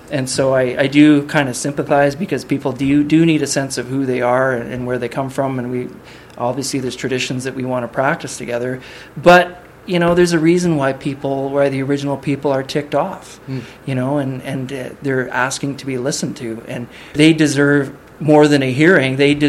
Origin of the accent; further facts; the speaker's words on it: British Columbia, Canada; I grew up in the North Okanagan